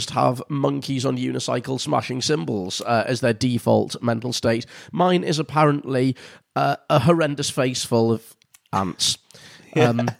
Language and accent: English; United Kingdom; But because we're British, it's still sort of gently tutting behind a copy of The Guardian time